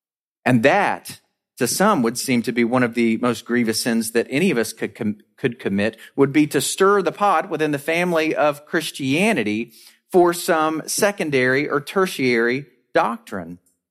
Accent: Georgia, United States; accent: Central Georgia; if I put on my Central Georgia accent where I was raised, good gracious, y'all

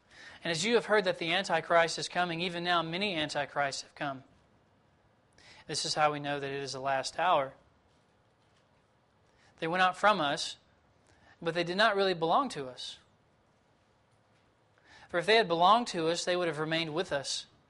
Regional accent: Southeast, United States; I grew up in the Southeast and pretty familiar with this area.

